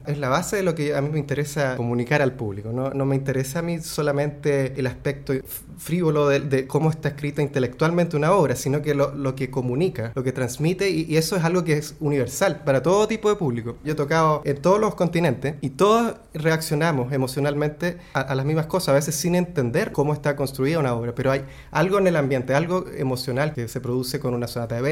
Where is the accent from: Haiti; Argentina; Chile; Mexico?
Chile; oye, pero yo soy chileno y no conozco esta obra.